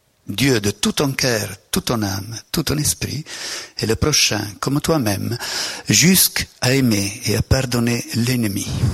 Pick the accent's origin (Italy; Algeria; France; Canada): Italy; Puisque moi, je suis italien et nous sommes un poète. On n'est pas des Suisses.